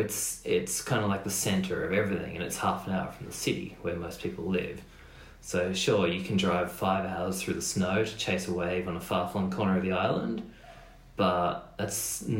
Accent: Australia; I think as an Australian, you know, you come in and you just go, this is a bit insane.

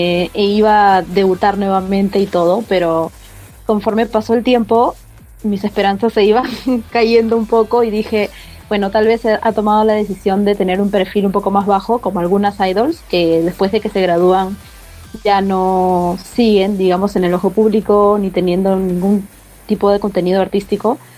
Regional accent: Peru; soy de Perú.

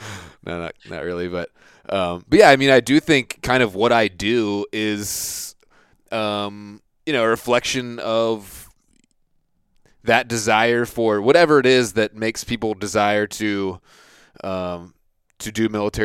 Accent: Virginia Beach, Virginia, United States; So I grew up in Virginia Beach.

